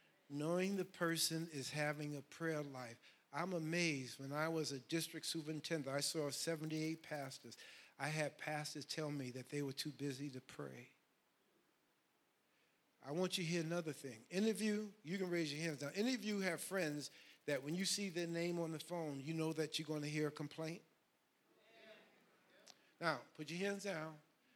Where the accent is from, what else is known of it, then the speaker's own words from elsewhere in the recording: New York City, New York, United States; I grew up in Harlem, New York.